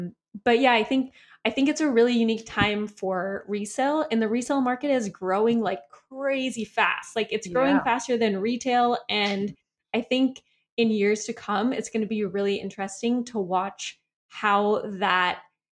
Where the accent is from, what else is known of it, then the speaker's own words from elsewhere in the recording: Midwest, United States; but we're both from the Midwest.